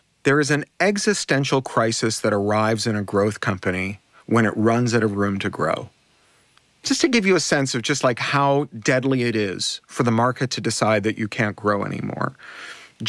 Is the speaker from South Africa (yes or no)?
no; Canada; especially poignant for me as a Canadian